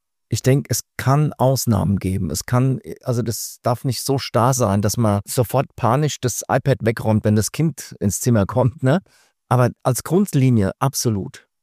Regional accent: Hesse, Germany; zumindest in Hessen, wo ich herkomme, ab 4. Klasse ist der Aufklärungsunterricht.

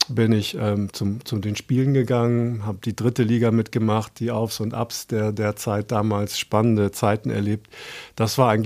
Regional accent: Hameln, Lower Saxony, Germany; moved away as an adult; now in Hamburg, Germany; Gebürtig bin ich Niedersachse, also ich hoffe, das ist okay für euch Hamburger. Komme aus dem Bereich Hameln

